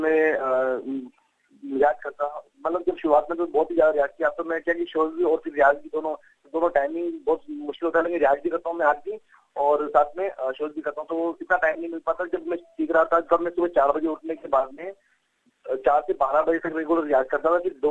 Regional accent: Rajasthan, India; और हम राजस्थान से बिलोंग करते हैं

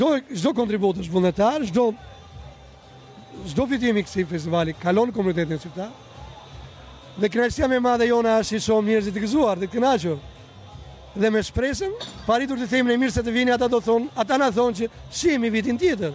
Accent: Korçë County, Albania; me ne shqiptarët nga Shqipëria, ose më mirë të themi me ne shqiptarët, që shumica shqiptonë jemi pedevoli ose pekorçe.

